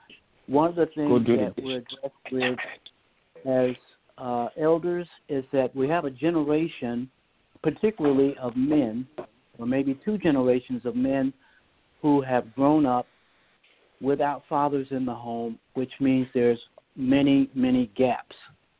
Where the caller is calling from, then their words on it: Los Angeles, California, United States; I'm calling from Los Angeles.